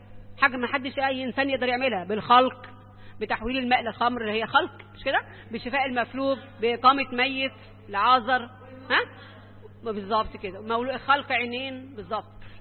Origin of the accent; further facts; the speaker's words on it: Alexandria, Alexandria Governorate, Egypt; واتعمل له كنيسه عندنا في اسكندريه، ليه كنيسه معروفه جدا عندنا